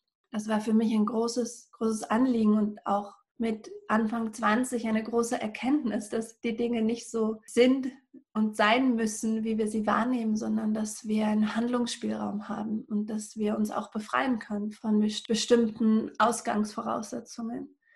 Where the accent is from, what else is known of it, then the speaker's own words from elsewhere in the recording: Berlin, Germany; Also einmal bin ich aufgewachsen in Berlin-Hellersdorf. Das ist so ein Plattenbaugebiet in Berlin, relativ am Rand. Und am Anfang, als ich Kind war, war das sozusagen der kinderreichste Bezirk in Berlin.